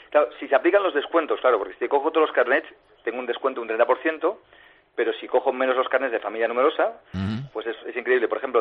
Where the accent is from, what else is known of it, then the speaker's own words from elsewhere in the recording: Sant Andreu de Llavaneres, Catalonia, Spain; vengo, soy de San Andrés de Llavaneras, tengo que bajar en coche cada fin de semana